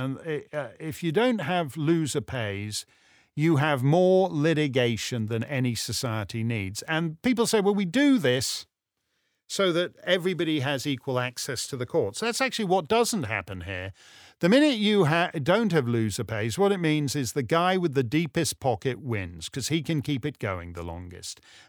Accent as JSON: {"language": "English", "country": "Canada"}